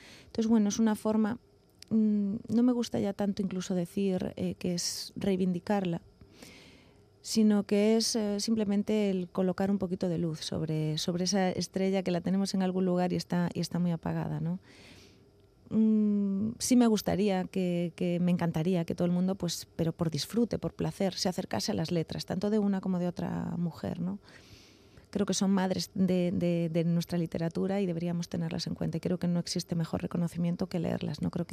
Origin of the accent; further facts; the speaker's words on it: Galicia, Spain; yo soy gallega, yo siempre digo, yo llevo la mirada gallega de serie.